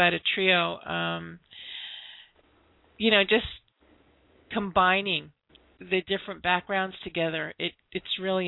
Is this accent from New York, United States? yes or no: yes; New York City, New York, United States; Oh, no, I'm from New York City.